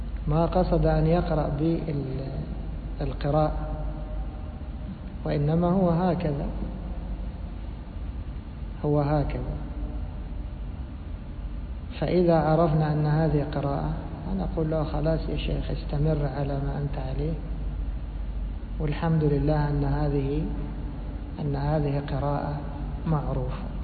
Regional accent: Egypt; بل هذا مشهور في بلادنا مصر وأنا منهم

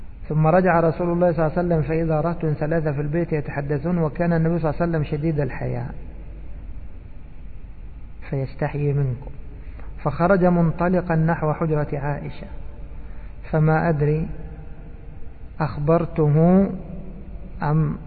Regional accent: Egypt; نحن عندنا في بلادنا مصر نفعل هكذا لكثرة الناس

